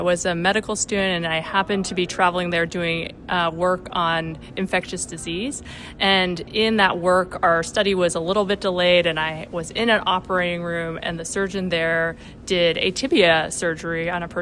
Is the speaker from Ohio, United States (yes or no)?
no; Washington, United States; I'm actually from Washington State.